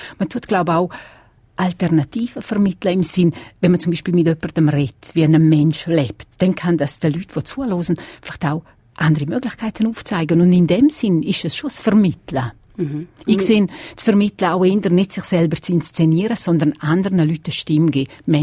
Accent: Ruschein, Graubünden, Switzerland; Ruschein ist das Dorf, wo ich aufgewachsen bin, wo ich geboren bin.

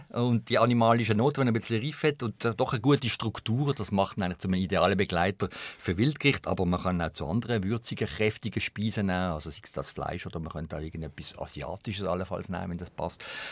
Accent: Switzerland

